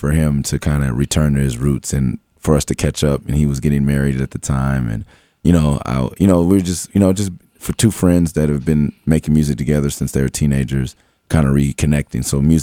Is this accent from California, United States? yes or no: yes; Los Angeles, California, United States; people would assume, I'm from Los Angeles, you would assume, okay, just a small Midwest-y kind of town.